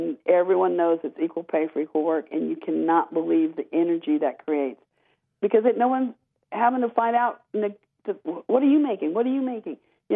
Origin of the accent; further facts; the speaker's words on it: Long Beach, California, United States; And we grew up in Long Beach, California, and we're public park kids.